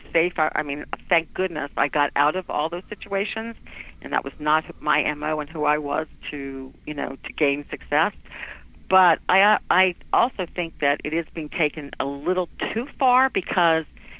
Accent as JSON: {"language": "English", "town": "New Orleans", "region": "Louisiana", "country": "United States", "tie": "born or raised there", "moved": "as an adult", "lives_now": "Los Angeles, United States", "said": "I grew up in New Orleans."}